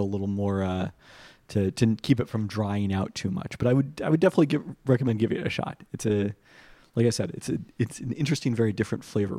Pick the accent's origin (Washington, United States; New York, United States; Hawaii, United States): Washington, United States; The inspiration behind my burger comes from being a Puerto Rican growing up in Washington State.